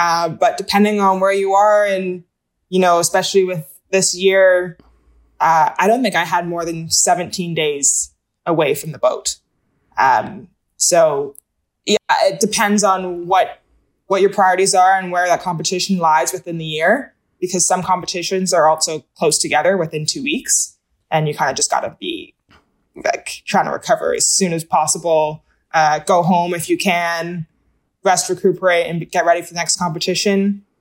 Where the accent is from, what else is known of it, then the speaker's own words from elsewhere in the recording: Barbados; growing up on Barbados, he gets sent to summer camp in Canada.